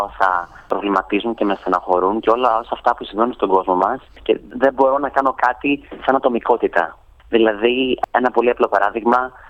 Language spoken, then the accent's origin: Greek; Crete, Greece; Κατάγομαι από την Κρήτη, είμαι 20 χρονών